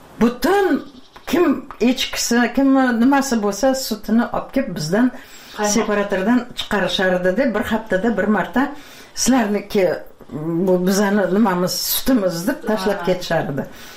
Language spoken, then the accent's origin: Uzbek; Piskent, Tashkent Region, Uzbekistan; Yoziq-qish yer tulada 3 km Piskent sentriga maktabga qatnaganman.